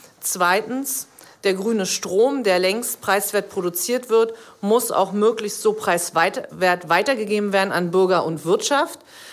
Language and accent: German; Northern Germany, Germany; Und damit tragen wir als Norddeutsche einen großen Anteil für die Entwicklung und die Sicherheit von ganz Deutschland.